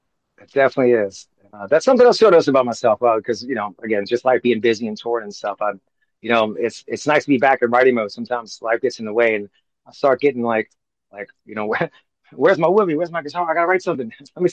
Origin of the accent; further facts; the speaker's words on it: New Orleans, Louisiana, United States; So just growing up in New Orleans on the weekends, they would just jam in the living room.